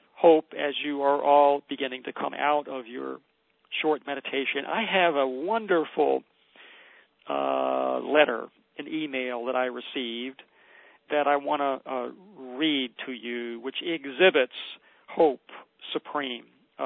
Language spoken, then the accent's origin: English; Australia; now in London, United Kingdom; I'm an Australian, but have been living many years in London.